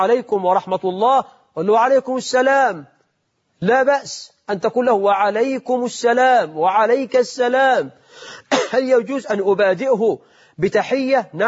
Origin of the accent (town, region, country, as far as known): Egypt